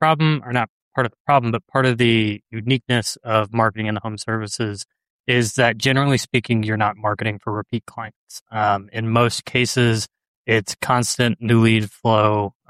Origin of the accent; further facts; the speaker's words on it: Missouri, United States; I'm born and raised in Missouri, so a lot of Midwest work.